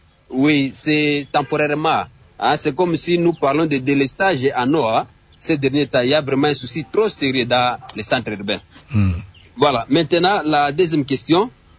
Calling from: Kisangani, Tshopo, DR Congo; Par exemple, ici chez nous à Kisangani.

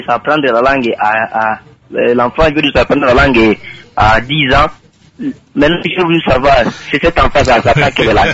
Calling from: Kindu, Maniema, DR Congo; Ici, chez nous, à Kindu, au Maniema, l'enfant est né.

